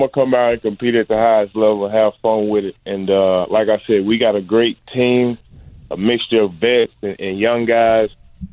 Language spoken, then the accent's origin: English; Little Rock, Arkansas, United States; you know, I'm from Little Rock, so playing in front of those fans was awesome.